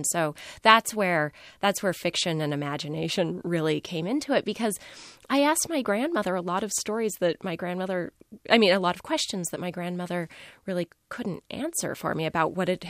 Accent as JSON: {"language": "English", "town": "Albuquerque", "region": "New Mexico", "country": "United States", "tie": "born there", "said": "I was born in Albuquerque. And as a child, I spent a lot of time with my older relatives, my great grandmother and my grandparents."}